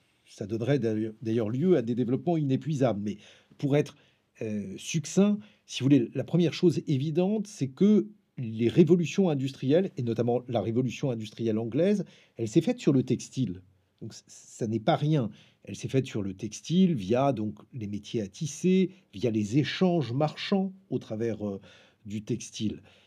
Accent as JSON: {"language": "French", "country": "France", "tie": "born there", "said": "je suis un juif diasporique, c'est-à-dire je suis né en France et j'espère mourir en France. Je me considère parfaitement comme français"}